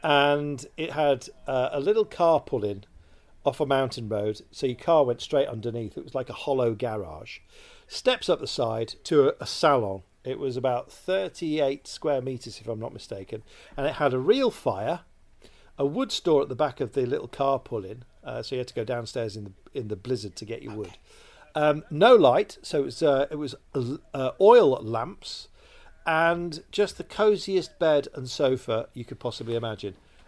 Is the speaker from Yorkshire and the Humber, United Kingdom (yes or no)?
yes; Sheffield, Yorkshire and the Humber, United Kingdom; when I grew up in Sheffield, on Crimicar Lane